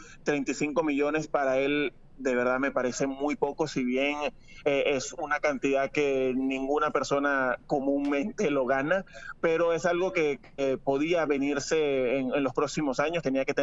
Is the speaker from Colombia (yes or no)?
no; Venezuela; el cual no somos latinos, somos venezolanos